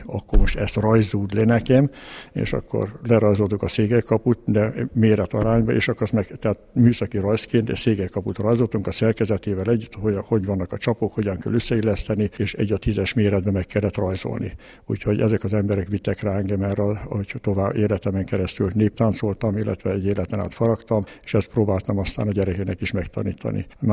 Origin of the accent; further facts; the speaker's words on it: Hungary; hát a magyar tépességén tanítottam nekik, mikor megtudták, hogy magyar vagyok.